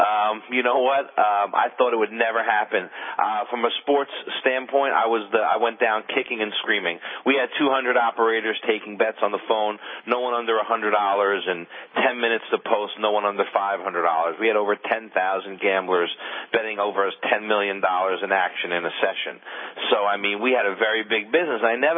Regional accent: New York, United States; now in Miami, United States; Look, I'm from New York. I spent my whole life there. I live in Miami now, which is like the sixth borough.

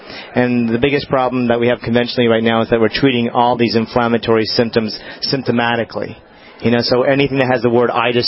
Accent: Albuquerque, New Mexico, United States; I'm from Albuquerque. I'm from a small rural state.

